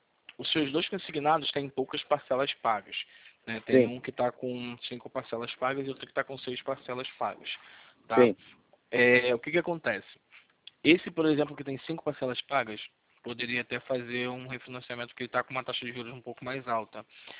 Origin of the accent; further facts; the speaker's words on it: São Gonçalo, Rio de Janeiro, Brazil; sou de São Gonçalo